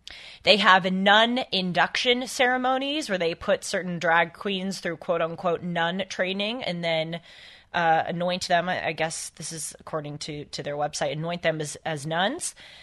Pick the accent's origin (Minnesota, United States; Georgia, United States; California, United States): California, United States; Los Angeles; The LA Dodgers, here in my hometown of LA, where we do this show out